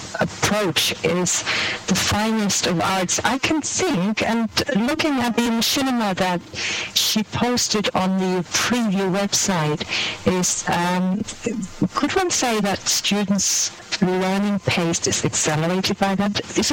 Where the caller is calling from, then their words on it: Freiburg im Breisgau, Baden-Württemberg, Germany; I'm actually in the south of Germany, near the French and Swiss border, Freiburg im Breisgau.